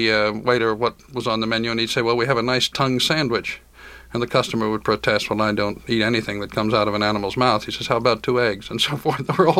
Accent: Philadelphia, Pennsylvania, United States; born there; moved away; I was born in Philadelphia before I moved away.

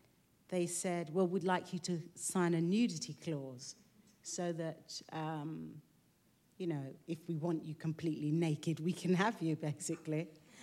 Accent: London, United Kingdom; first language French; also born or lived in -; It would be about a naughty little girl growing up in London, probably, with great parents, working class background, bilingual.

